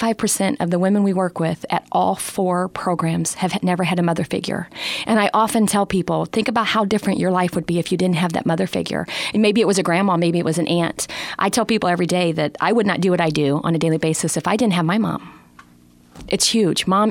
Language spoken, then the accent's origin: English; Litchfield, Illinois, United States; Litchfield, my hometown here